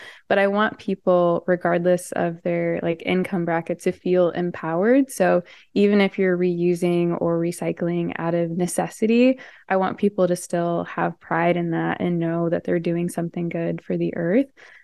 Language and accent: English; St. Louis, Missouri, United States; Yeah, so I'm from St. Louis, Missouri, and my parents were not hippies at all.